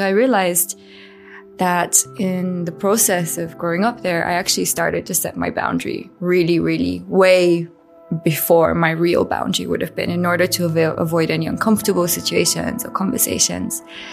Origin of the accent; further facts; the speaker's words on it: London, United Kingdom; also born or lived in Bulgaria; I'm originally from Bulgaria and Britain, so I grew up all over the world. Actually, we traveled a lot, but I spent, say, my more formative years in England, and especially in London.